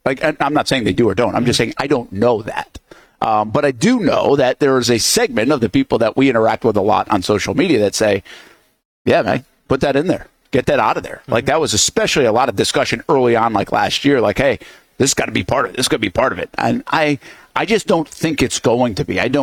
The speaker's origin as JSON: {"language": "English", "region": "New England", "country": "United States", "tie": "born or raised there", "said": "I mean, I grew up in New England, man."}